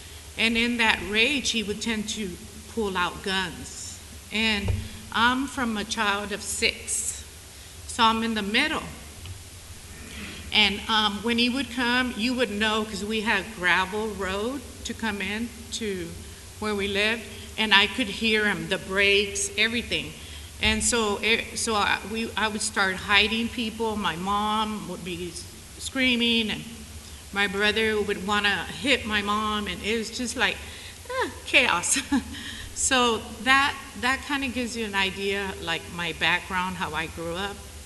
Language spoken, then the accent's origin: English; Texas, United States; So I grew up in Texas in the Rio Grande Valley, and my grandparents were from Mexico